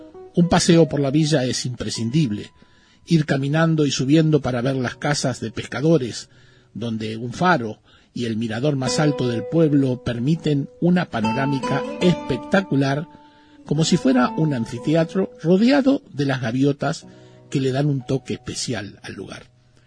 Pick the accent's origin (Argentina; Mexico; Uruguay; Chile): Uruguay; Somos de Uruguay.